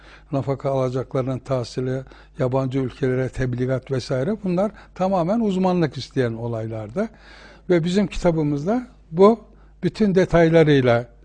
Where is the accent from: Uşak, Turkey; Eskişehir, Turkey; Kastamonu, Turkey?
Uşak, Turkey; Eşme; born there; Ben 1938 Uşak Eşme doğumluyum.